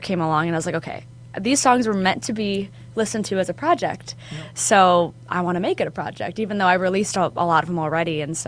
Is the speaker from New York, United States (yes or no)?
yes; Kenmore, New York, United States; also born or lived in Amherst; Yeah, so I grew up in Kenmore, and okay. then we moved to Amherst in, like, 2012.